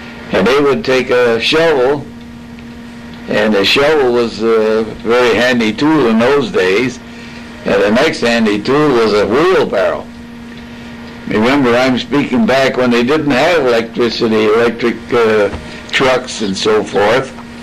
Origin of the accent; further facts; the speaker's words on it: Monroe, Michigan, United States; also born or lived in Toledo, Ohio; I was born in Toledo, Ohio in 1915, and I moved to Monroe 4 years later. And until I was 14 or 15, in boyhood days, I just played around Monroe and did the usual things.